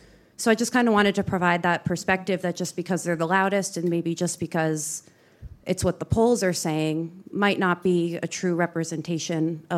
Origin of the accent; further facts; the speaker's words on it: United States; I'm American. I live in North Carolina, which is a southern state